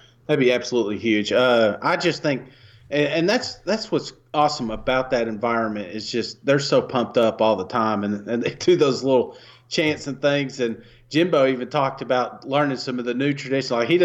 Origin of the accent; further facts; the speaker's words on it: Tennessee, United States; You know, I grew up in East Tennessee.